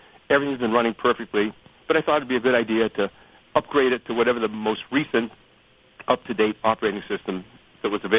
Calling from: Sweden, New York, United States; Actually, I'm from Sweden, New York.

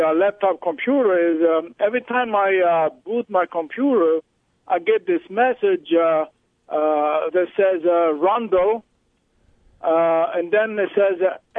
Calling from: Greece; I'm calling from Greece.

